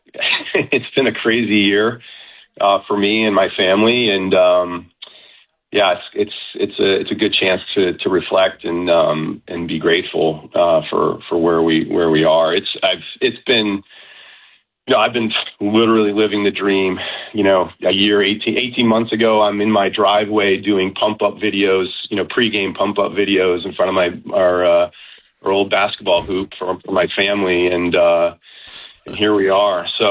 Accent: Massachusetts, United States; I grew up on the North Shore

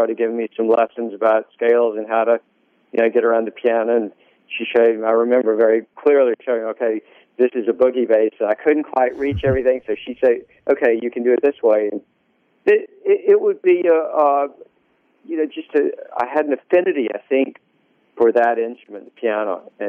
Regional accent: Greenville, United States; born there; I was born in Greenville, so.

